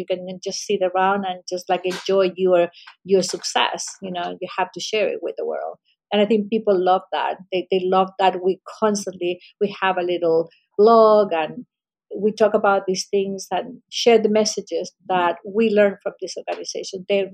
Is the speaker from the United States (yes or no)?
no; Chile; And personally, I come from Chile.